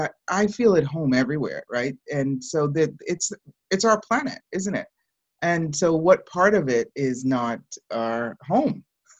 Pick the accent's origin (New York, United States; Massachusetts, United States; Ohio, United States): Massachusetts, United States; Boston; born there; she was born in Serbia and I was born in Boston in the United States